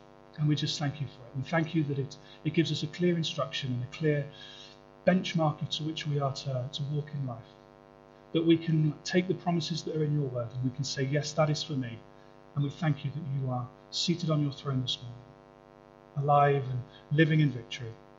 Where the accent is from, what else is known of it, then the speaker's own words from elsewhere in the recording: England, United Kingdom; now in Cardiff, United Kingdom; So I'm informed as an Englishman.